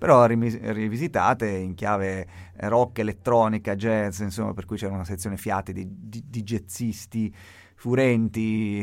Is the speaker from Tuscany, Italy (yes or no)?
yes; Massa, Tuscany, Italy; born there; è proprio un brano delle nostre parti anarchiste, nel senso, io sono nato a Massa.